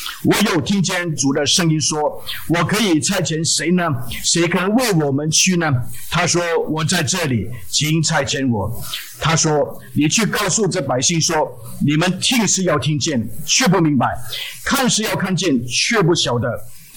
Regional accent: Bangladesh; 因为我们孟加拉人很少人吃猪

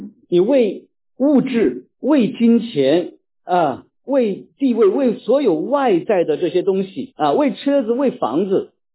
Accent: China; 我们来自中国大陆的弟兄姊妹对这个都很熟悉了解。

